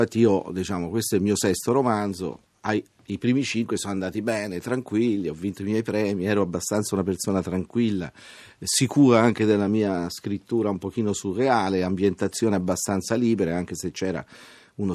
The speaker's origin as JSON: {"language": "Italian", "town": "Abetone", "region": "Tuscany", "country": "Italy", "tie": "born or raised there", "said": "io sono dell'Abetone, sono nato all'Abetone, sono un ex maestro di sci, sono... un ragazzo che ha vissuto nei boschi"}